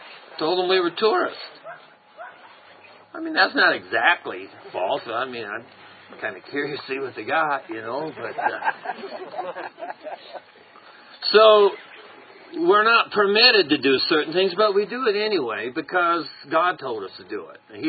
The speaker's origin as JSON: {"language": "English", "country": "United States", "tie": "born there", "said": "I mean, I'm an American by birth, Christian by choice. I care about my country."}